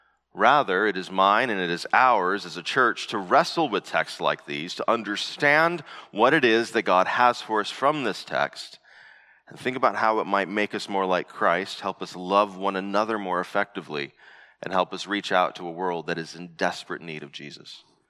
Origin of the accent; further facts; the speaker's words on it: Arizona, United States; I grew up here in the West. We didn't have roundabouts in Arizona where I grew up.